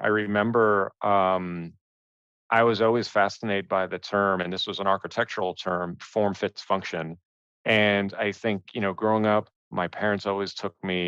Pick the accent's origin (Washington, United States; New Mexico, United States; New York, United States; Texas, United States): New York, United States; New York City; give a shout out to New York, which is where I come from. I grew up in Greenwich Village, which is probably one of the most diverse neighborhoods in, you know, in the city